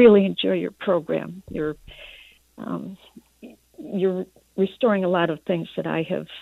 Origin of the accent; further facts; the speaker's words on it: Cleveland, Ohio, United States; growing up in Cleveland, Ohio.